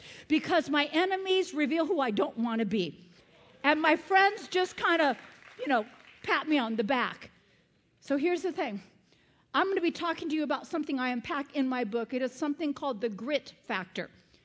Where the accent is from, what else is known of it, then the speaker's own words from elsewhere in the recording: Colorado, United States; is that just because I'm from Colorado and people smoke pot there?